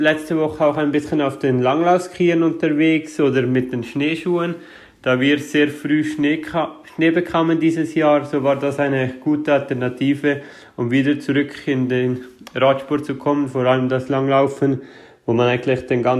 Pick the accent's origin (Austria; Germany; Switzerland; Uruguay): Switzerland; born there; Diese endete am Schlusswochenende in meiner Heimat, also vor der Haustür, wo ich geboren bin.